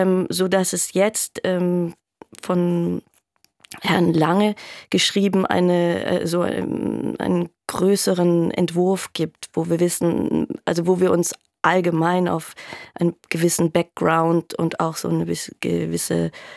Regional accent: Baden-Württemberg, Germany; Es ist so, dass sowohl Hans-Jochen Wagner als auch ich, wir sind im Schwabenland aufgewachsen.

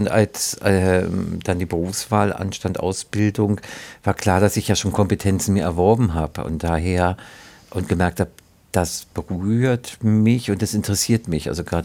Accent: Berlin, Germany; Also geboren bin ich in Reinickendorf und dann habe ich teilweise im Wannsee gewohnt, später ganz, ganz, ganz lange in Kreuzberg und jetzt seit ein paar Jahren in Charlottenburg.

